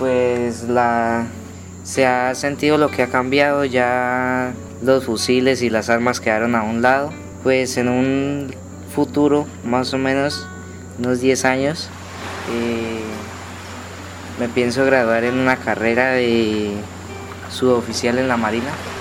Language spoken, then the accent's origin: Spanish; Colinas, Guaviare, Colombia; Nací en San José del Guaviare el 22 de octubre, crecí en Colinas y una vereda donde las noches eran adornadas por los molestos ruidos de los fusiles. Una zona donde los enfrentamientos entre las FARC y el ejército eran muy frecuentes.